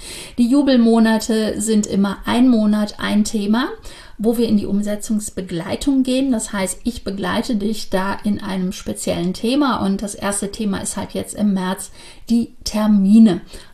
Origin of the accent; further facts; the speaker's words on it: Cologne, North Rhine-Westphalia, Germany; was soll der Quatsch als Kölnerin